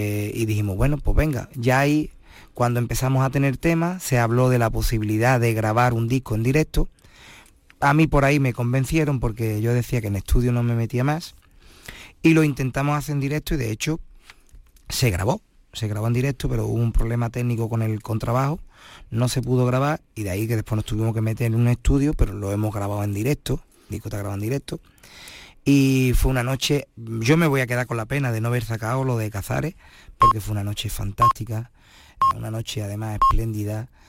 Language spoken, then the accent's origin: Spanish; Los Palacios, Andalusia, Spain; tanto a mi pueblo, como en Los Palacios, como a mi pueblo de acogida, que te puedo decir, pues, toda la vida de Dios he estado yendo allí, como es Cazares.